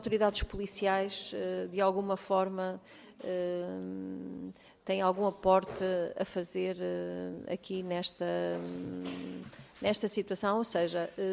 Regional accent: Norte, Portugal; Sou transmontana, peço

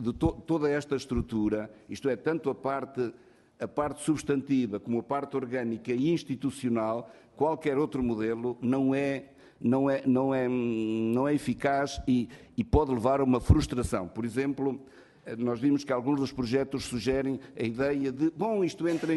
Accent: Bragança, Portugal; Eu, pessoalmente, acho que devia ser fora, de preferência em Bragança. É a minha terra.

